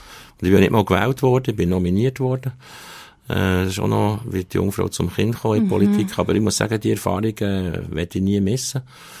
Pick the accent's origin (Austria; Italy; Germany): Italy; South Tyrol; also eigentlich bin ich Südtiroler, genau.